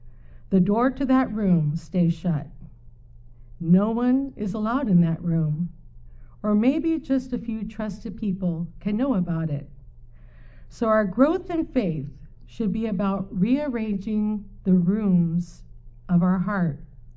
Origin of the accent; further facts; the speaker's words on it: San Diego, California, United States; I'm from San Diego, and you'll hear about that in my story.